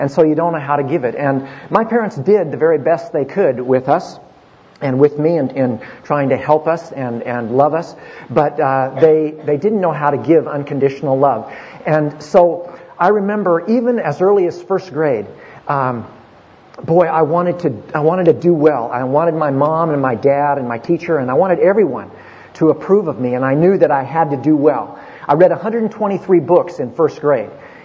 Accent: Portland, Oregon, United States; I grew up in Portland, Oregon. I'm the oldest of seven kids.

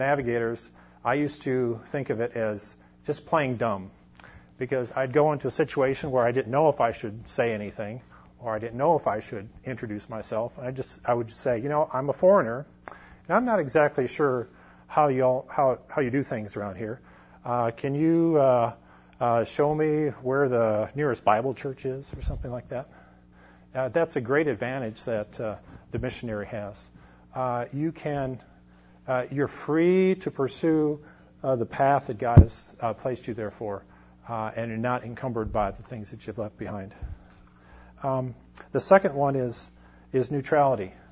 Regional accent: United States; But as an American, they were very friendly and welcomed me.

